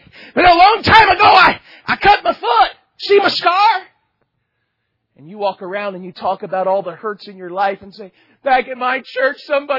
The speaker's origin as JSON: {"language": "English", "region": "Florida", "country": "United States", "tie": "born or raised there", "said": "I was growing up in South Florida at the time. And I guess I was about 10 or 11."}